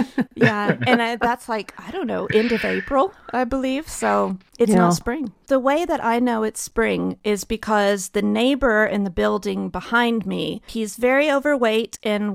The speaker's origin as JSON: {"language": "English", "region": "Texas", "country": "United States", "said": "I would say as a Texan, I was very impressed with their brisket, but maybe I've been gone too long."}